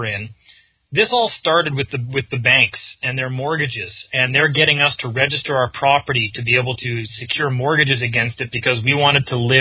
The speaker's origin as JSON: {"language": "English", "town": "Winnipeg", "region": "Manitoba", "country": "Canada", "tie": "born or raised there", "also_born_or_lived": "Alberta", "said": "what I loved about Winnipeg, where I live. Even up to 4 years ago, when I moved back here from Alberta in Canada, and I moved back to Winnipeg where I grew up"}